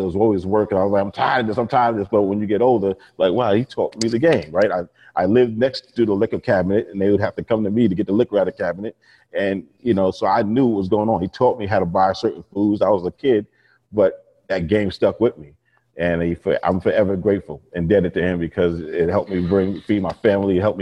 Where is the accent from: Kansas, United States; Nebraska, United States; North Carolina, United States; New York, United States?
New York, United States; I came up in New York. I grew up and born and raised in New York and Long Island.